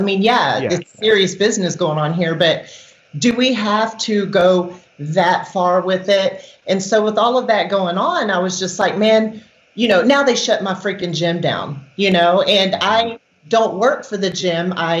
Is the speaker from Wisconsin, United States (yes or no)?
no; Houston, Texas, United States; now in Oklahoma, United States; but I'm from Texas, Houston, originally. Yeah. And so I'm a Texas girl and displaced to Oklahoma and love it here.